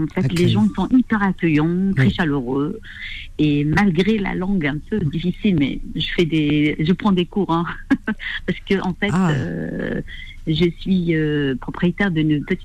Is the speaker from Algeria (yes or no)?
yes; Kabylie, Algeria; Donc, je suis à 2000 kilomètres. Je suis d'origine d'Algérie, de Kabylie